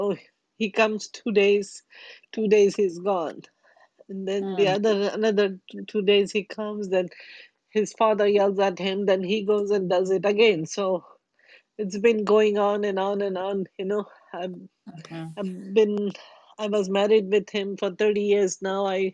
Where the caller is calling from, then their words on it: Florida, United States; I'm calling from Florida.